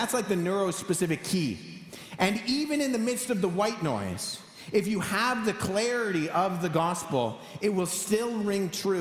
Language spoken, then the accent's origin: English; Canada; accent: Canadian; produced by my vocal cords and my throat and my tongue and my lips and my Canadian accent